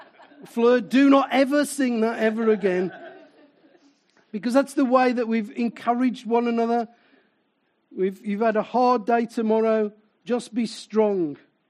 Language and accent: English; Willenhall, West Midlands, United Kingdom; Yeah, but I'm from Willenhall.